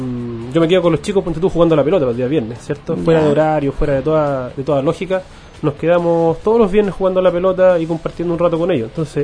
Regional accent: Pudahuel, Santiago Metropolitan Region, Chile; Soy de la comuna de Pudahuel.

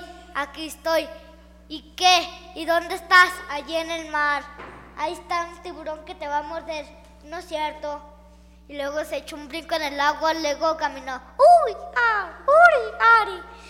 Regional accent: Chalchihuites, Zacatecas, Mexico; soy de Chachihuite. Vengo a contarles una historia.

